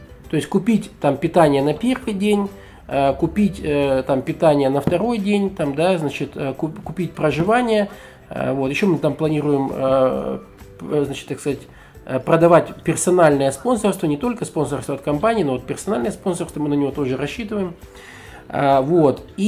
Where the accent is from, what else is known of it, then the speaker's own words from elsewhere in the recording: Crimea, Ukraine; now in Novosibirsk, Russia; Там же, значит, родился и вырос в Крыму. Это меня сюда занесло в Новосибирск.